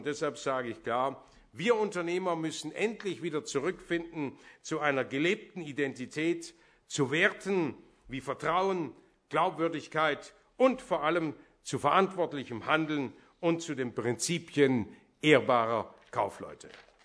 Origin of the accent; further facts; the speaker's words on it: Burladingen, Baden-Württemberg, Germany; Alleine in meinem Heimatort Borladingen gab es vor 25 Jahren 26 Textilbetriebe mit 3.600 Arbeitsplätzen.